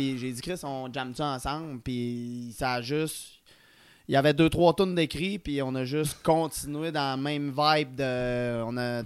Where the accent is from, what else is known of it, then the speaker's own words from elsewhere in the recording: Quebec, Canada; moved away; Ben moi, je viens du Saguenay. Je suis déménagé il y a une couple d'années dans le coin pour la job.